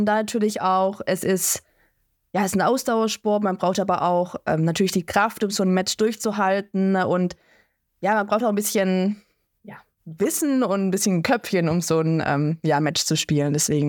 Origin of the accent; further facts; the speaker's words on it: Sulz am Eck, Baden-Württemberg, Germany; Also ich komme nicht aus Nagold direkt, sondern es nennt sich Sulz am Eck, das ist bei Wildberg. Und ja, ich bin, vor 12 Jahren ungefähr nach Hechingen gekommen